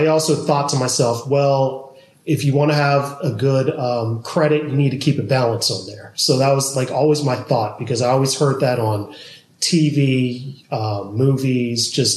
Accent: Georgia, United States; I'm originally from Georgia.

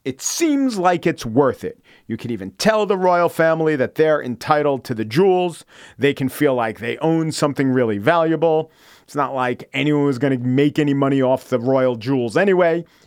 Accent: United States; but as an American, it is my birthright and something of my responsibility to not have reverence for the sovereign

